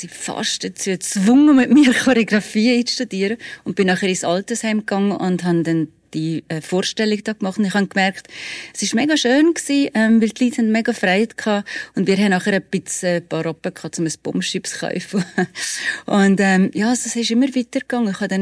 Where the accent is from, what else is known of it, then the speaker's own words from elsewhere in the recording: Valais, Switzerland; Und wir sind ja wirklich tatsächlich eher so ein bisschen Frankreich orientiert gewesen als Walliser. Und ich habe Zürich gar nicht so gut gekannt.